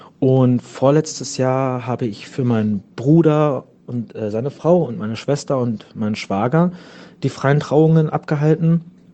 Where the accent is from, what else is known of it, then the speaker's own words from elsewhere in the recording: Gifhorn, Lower Saxony, Germany; ich komme aus Gifhorn und dort wohne ich an so einem kleinen Seegebiet, das nennt sich Tankumsee, sehr ländlich, sehr schön dort.